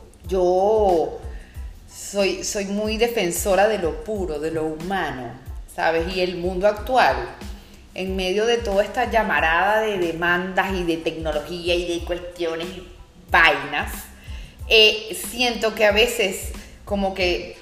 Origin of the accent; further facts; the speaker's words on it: Barquisimeto, Lara, Venezuela; Yo soy de Barquisimeto, mi pueblito lindo.